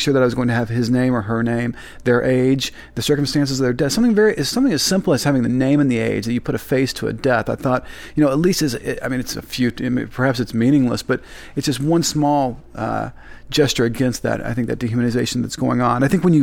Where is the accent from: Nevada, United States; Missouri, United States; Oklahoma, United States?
Oklahoma, United States; growing up in Oklahoma, it was much more familiar to me.